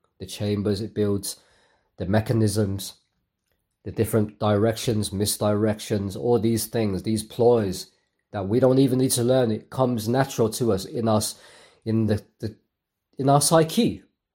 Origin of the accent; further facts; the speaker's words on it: Hong Kong; first language Cantonese; I'm Cantonese. My family's from Hong Kong. I'm from Hong Kong.